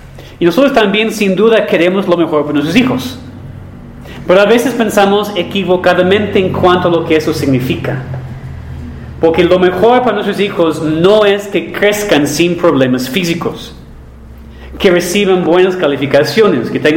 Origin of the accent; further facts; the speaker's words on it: Mexico; Somos mexicanos. Hablamos de todo, menos